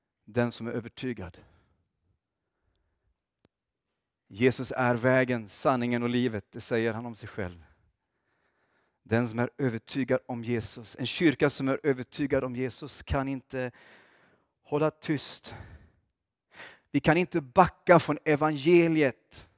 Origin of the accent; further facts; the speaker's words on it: Oskarshamn, Kalmar County, Sweden; Det påminner mycket om min hemstad Oskarshamn.